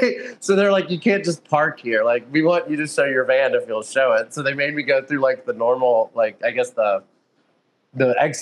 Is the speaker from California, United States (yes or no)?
no; Texas, United States; I'm from Texas. Originally, my family's from Nicaragua, so I spent a lot of time down south of the Texan border as well.